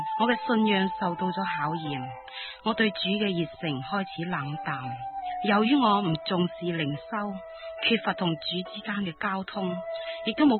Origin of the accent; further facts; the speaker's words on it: East Malaysia, Malaysia; also born or lived in Guilin, China / Hong Kong; 在我1岁的时候，我就跟着家人来到香港，6岁的时候又跟着家人去到马来西亚生活，就在那个朝风夜雨的东马度过了我的童年。